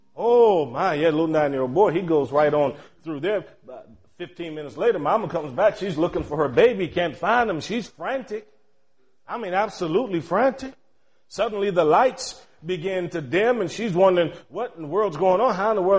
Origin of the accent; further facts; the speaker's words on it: Cleveland, Ohio, United States; I can remember as a little kid growing up in Cleveland, Ohio, I was a bad boy, just terrible.